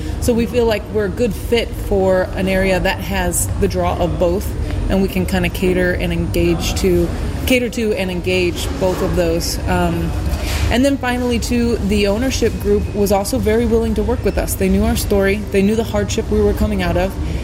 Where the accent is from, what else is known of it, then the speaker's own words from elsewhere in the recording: St. Charles, Missouri, United States; I'm from St. Charles, so Greater St. Louis.